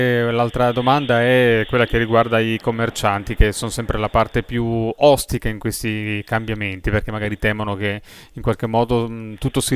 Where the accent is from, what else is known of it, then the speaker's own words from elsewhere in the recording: Milan, Lombardy, Italy; Io che sono un cittadino anche, non sono di Varese, sono di Milano